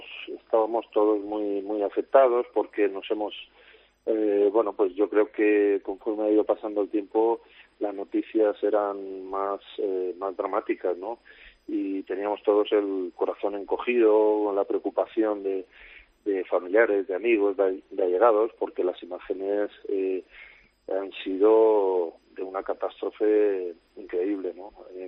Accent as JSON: {"language": "Spanish", "town": "Alicante", "region": "Valencian Community", "country": "Spain", "tie": "born there", "said": "Yo en Alicante."}